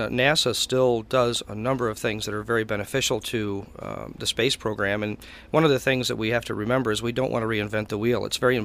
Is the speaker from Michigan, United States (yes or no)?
yes; Coldwater, Michigan, United States; Coldwater, again, is my hometown, and I love Branch County.